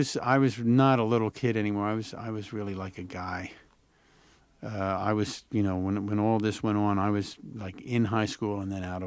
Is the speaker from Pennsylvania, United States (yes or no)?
yes; Philadelphia, Pennsylvania, United States; Also, my dad, you know, we grew up in Philadelphia.